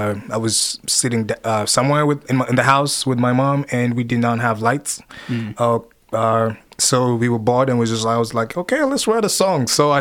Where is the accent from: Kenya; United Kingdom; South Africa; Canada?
Kenya; also born or lived in Congo; now in Lexington, United States; I was born in Congo. I was raised in Kenya, and I've lived in Lexington, Kentucky for... It's going to be 4 years on Sunday, actually.